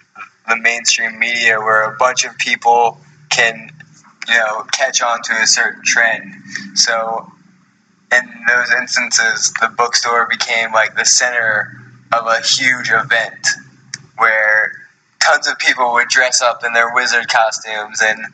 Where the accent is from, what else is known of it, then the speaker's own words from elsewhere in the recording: Charlottesville, Virginia, United States; I think by growing up in Charlottesville, just by being here